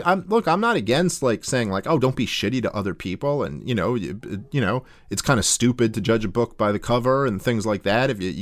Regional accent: Brooklyn, New York, United States; I know this from growing up in New York City and living there my whole life. I grew up in Brooklyn.

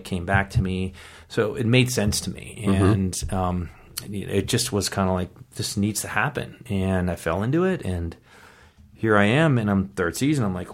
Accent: East Coast, United States; growing up in the East Coast, the winters, how tough it is

